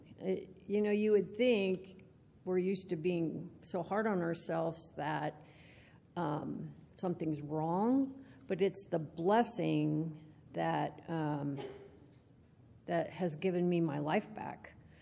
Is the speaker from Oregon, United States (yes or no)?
yes; Portland, Oregon, United States; now in Bend, United States; I'm from Bend. And I actually grew up in the Portland area, but the last couple years I've lived in Bend.